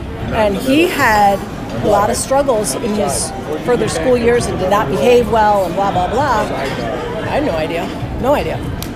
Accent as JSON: {"language": "English", "town": "Sycamore", "region": "Illinois", "country": "United States", "tie": "born or raised there", "said": "That's how I got to be in my hometown."}